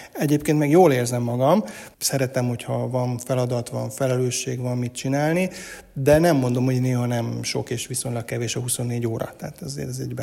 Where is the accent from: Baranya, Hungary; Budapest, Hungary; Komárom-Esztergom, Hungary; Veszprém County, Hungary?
Baranya, Hungary; Pécs; Pécsi gyerek vagyok, Pécsen születtem 1976-ban